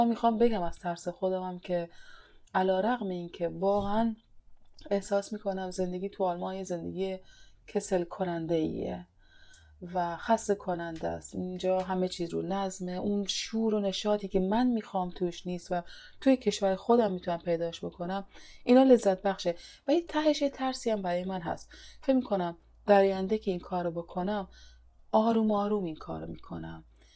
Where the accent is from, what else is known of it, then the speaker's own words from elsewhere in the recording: Iran; moved away as an adult; 17 سال که من خارج از ایران هستم.